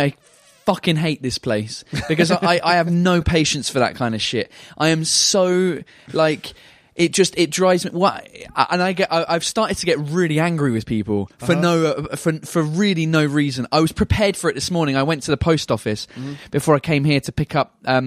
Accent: Canterbury, South East England, United Kingdom; a small town in the southeast called Canterbury.

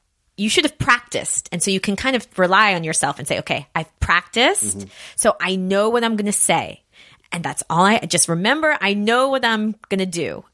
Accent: United States; I talk about my accent, how I speak French, that I'm American, blah, blah, blah.

